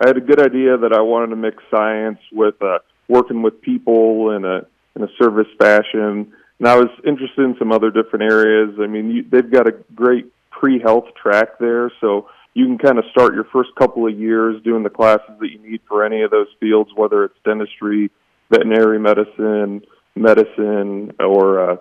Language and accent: English; Illinois, United States; They saw that I was from Central Illinois and knew that I was interested in staying in the area eventually.